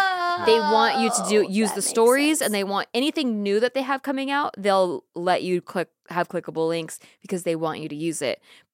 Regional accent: Santa Barbara, California, United States; I grew up in Santa Barbara, like a beach town. Everyone talks like that.

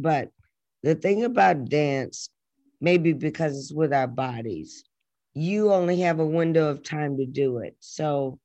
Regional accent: Atlanta, Georgia, United States; also born or lived in Boston, United States / New York, United States; you know, I was born in Boston and I lived in New York and then I lived in Atlanta and grew up and graduated.

